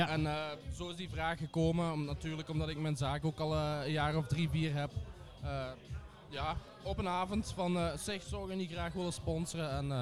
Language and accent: Dutch; Eversel, Flanders, Belgium; now in Beringen, Belgium; Ik ben van Eversel afkomstig, Eversel in Heusden. Ah, maar ik woon in Beringen op dit moment.